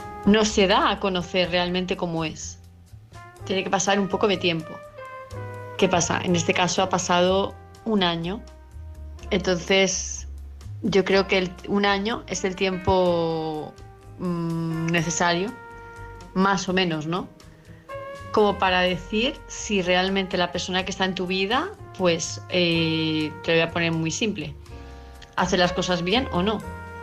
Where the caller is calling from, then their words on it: Palma de Mallorca, Balearic Islands, Spain; de Palma de Mallorca